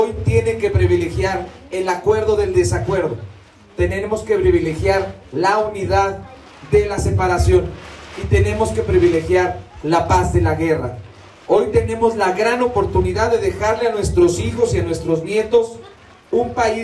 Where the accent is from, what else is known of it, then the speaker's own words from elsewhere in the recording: Mexico; todo aquello que nos caracteriza como mexicanos.